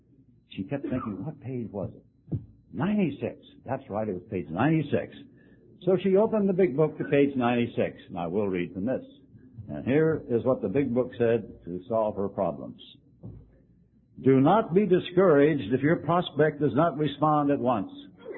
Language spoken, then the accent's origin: English; Louisiana, United States; born there; I was born in Cajun country in Louisiana. My father was a refinery man, a boilermaker. He moved around quite often.